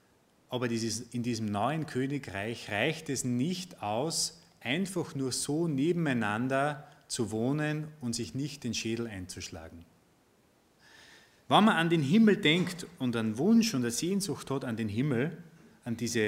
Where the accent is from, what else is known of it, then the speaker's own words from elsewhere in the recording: Austria; wenn ich als Österreicher zu euch sage